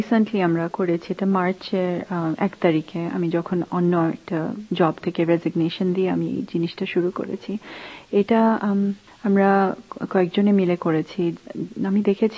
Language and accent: Bangla; Bangladesh; now in United States; অনেক দেশের মানুষ, আমাদের আফ্রিকান আমেরিকান মুসলিম আছে, পাকিস্তানি ইন্ডিয়ান মুসলিম আছে, আমি বাংলাদেশি